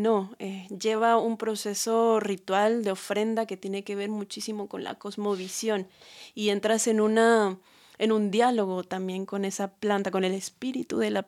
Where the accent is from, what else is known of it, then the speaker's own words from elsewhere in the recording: Mexico City, Mexico; yo, por ejemplo, soy originaria de Ciudad de México